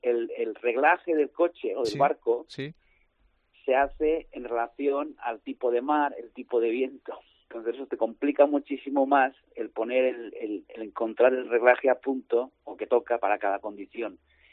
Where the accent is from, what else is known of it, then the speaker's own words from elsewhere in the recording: Balearic Islands, Spain; siendo mallorquín o español, pues un poco el prestigio de la vela deportiva para nuestro país